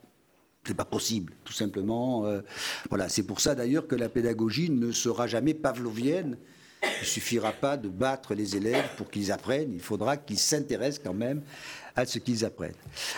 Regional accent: Bordeaux, Nouvelle-Aquitaine, France; je suis très très heureux d'accueillir ici, en tant que Bordelais

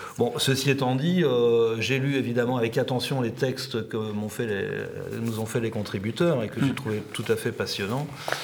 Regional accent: Paris, Île-de-France, France; now in Landes, France; moi, je suis parisien d'origine, et donc j'ai quitté Paris pour ces étendues comme ça, cette espèce de fausse monotonie.

